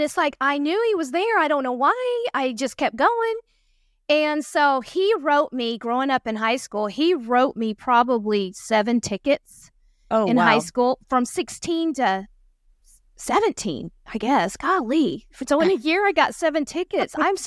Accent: Oklahoma, United States; And we're from Oklahoma, and we got Altus, Oklahoma.

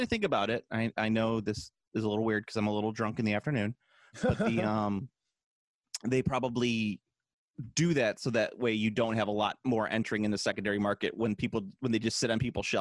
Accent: United States; That's because I'm American and I understand taste buds.

